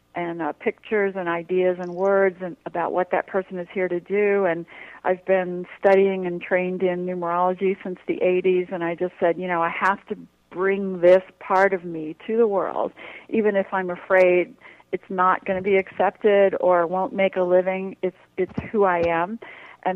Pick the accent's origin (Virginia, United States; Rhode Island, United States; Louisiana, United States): Louisiana, United States; New Orleans; Well, I grew up in New Orleans, and my mother came from a long line of intuitive Creole women